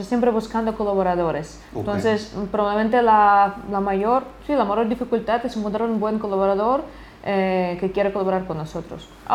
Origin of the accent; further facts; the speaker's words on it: Ukraine; Spanish is a second language; now in Spain; yo soy ucraniana, estudié en Ucrania, toda mi vida en Ucrania